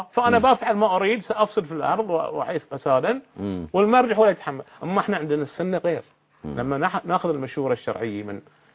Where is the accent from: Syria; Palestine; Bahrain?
Bahrain; عندنا في البحرين كثير من الحوزات